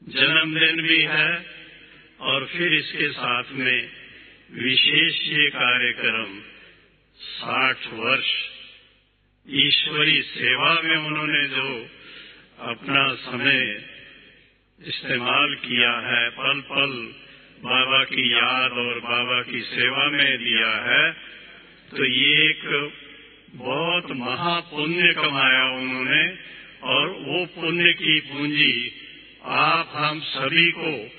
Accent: Punjab, India; मुझे पता है कि मैं भी हुशियारपुर डिस्ट्रिक्ट का हूं, सिर्फ फर्क इतना ही था कि मेरा गांव जो है वो थोड़ा मुकेरिया से आगे

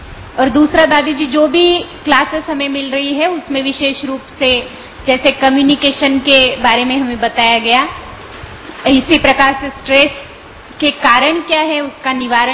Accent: Bikaner, Rajasthan, India; जी दादी, मैं बीकानेर से हूँ

